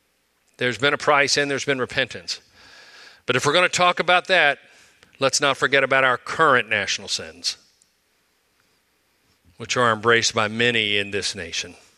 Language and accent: English; Ohio, United States; When I was growing up in Ohio, southern Ohio, my My parents almost always tried to take us on a very inexpensive family vacation.